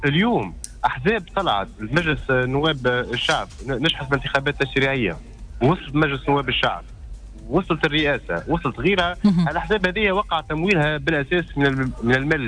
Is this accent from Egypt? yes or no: no; Tunisia; نحن كشعب تونسي